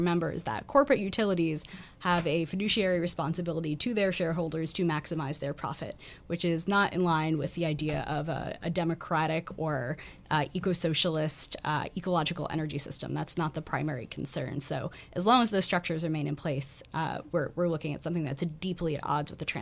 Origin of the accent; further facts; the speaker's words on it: New Jersey, United States; I'm from the New Jersey Shore. Was there through Hurricane Sandy, and we still have not fully recovered.